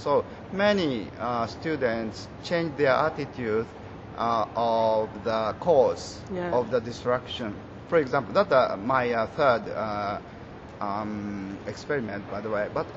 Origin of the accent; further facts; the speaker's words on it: Tokyo, Japan; English is a second language; I come from Tokyo, Japan